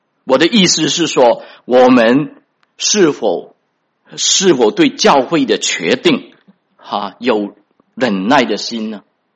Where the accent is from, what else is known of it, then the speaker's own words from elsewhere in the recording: China; moved away as an adult; now in United States; 大家大概也知道我是在国内长大的我20岁来美国